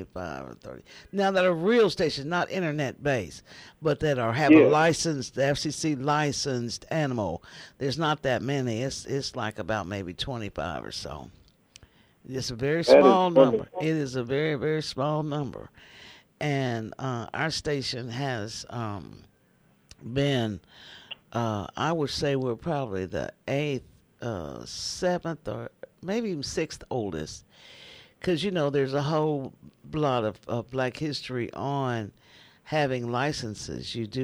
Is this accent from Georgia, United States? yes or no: no; Leavenworth, Kansas, United States; No, sir. I'm from a small town. I'm from Leavenworth, Kansas